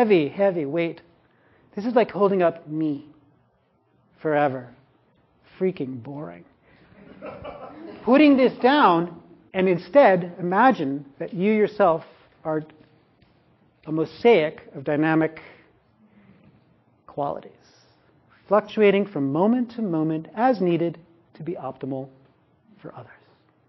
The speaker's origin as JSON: {"language": "English", "town": "New York City", "region": "New York", "country": "United States", "said": "When I first encountered that, I was like 21. It's like, I'm from New York City."}